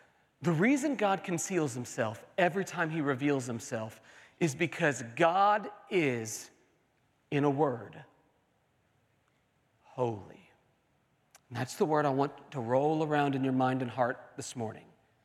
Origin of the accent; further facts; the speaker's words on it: Oklahoma City, Oklahoma, United States; You know, growing up in Oklahoma City, we had a big upright piano in our dining room.